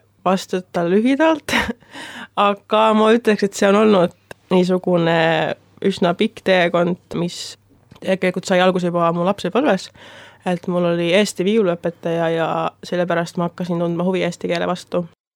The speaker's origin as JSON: {"language": "Estonian", "country": "Finland", "second_language": "Estonian", "moved": "yes", "lives_now": "Estonia", "said": "olen samuti pärit Soomest"}